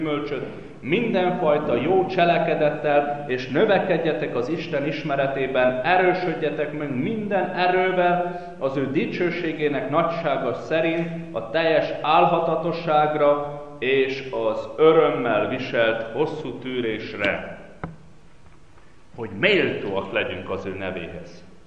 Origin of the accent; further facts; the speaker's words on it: Székely Land, Romania; én Székelyföldről származok.